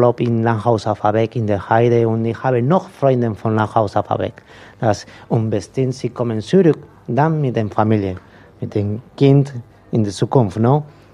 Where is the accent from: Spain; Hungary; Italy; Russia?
Spain; León, Castile and León; German is a second language; moved away; Ich komme aus Nordspanien, eine kleine Stadt in Nordspanien, der Name ist León. Und die Familie von meiner Mutter ist von einem Dorf.